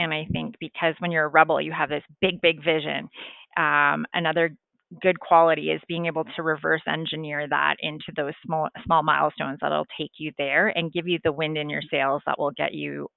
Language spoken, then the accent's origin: English; Ontario, Canada; So growing up in Northern Ontario, I experienced that firsthand.